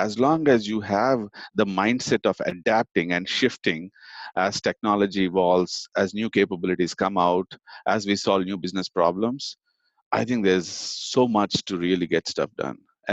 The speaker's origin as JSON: {"language": "English", "town": "Chennai", "region": "Tamil Nadu", "country": "India", "tie": "born or raised there", "moved": "as an adult", "lives_now": "United States", "said": "I grew up in India in a town called, or a city called Chennai."}